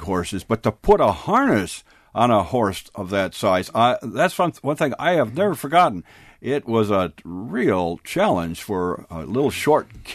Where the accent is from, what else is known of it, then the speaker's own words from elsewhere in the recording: Wisconsin, United States; I launch all my books there from Central Wisconsin. That's my hometown.